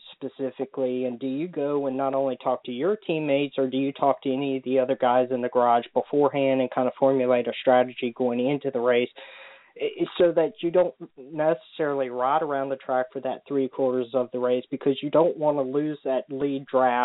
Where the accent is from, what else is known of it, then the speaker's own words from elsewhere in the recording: Virginia, United States; and I'm from Virginia my own self.